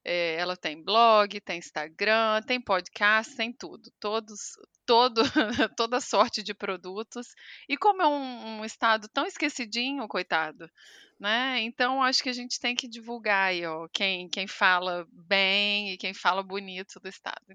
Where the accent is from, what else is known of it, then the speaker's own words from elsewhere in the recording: Espírito Santo, Brazil; moved away; Então, sou capixaba. A capixaba já torta, já que tem mais tempo fora do que dentro, mas tudo bem.